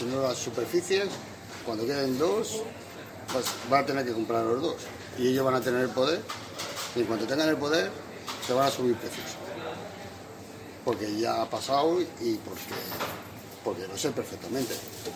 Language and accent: Spanish; Spain; volvemos a ser como antes, como somos los españoles